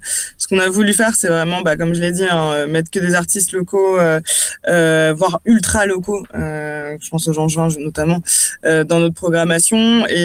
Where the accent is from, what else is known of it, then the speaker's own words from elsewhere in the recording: Strasbourg, Grand Est, France; vu que je suis strasbourgeoise d'origine